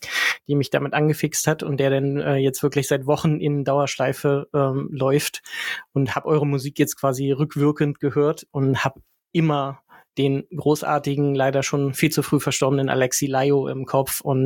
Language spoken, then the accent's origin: German; Lower Saxony, Germany; Ich bin in der Nähe von Göttingen aufgewachsen